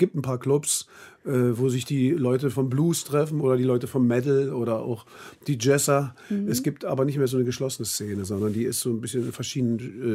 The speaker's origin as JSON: {"language": "German", "region": "Berlin", "country": "Germany", "said": "erstmal bin ich Berliner"}